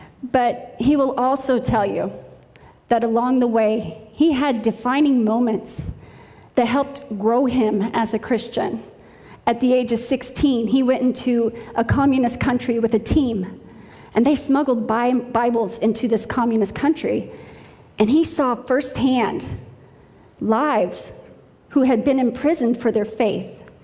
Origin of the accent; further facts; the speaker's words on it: Kansas, United States; As a young girl, I grew up in Kansas, and we went to this little Baptist church out in the country. It's in the middle of nowhere.